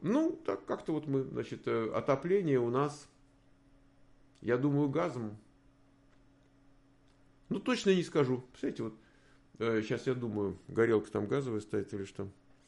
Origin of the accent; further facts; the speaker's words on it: Moscow, Russia; я вырос в Москве. Это громадный город, там, было по тем временам, там, не знаю, там 5, 8, 10 миллионов человек, так город рос. Поэтому какая моя малая родина? Ну, вот, может быть, Лефортово, там район, где я там жил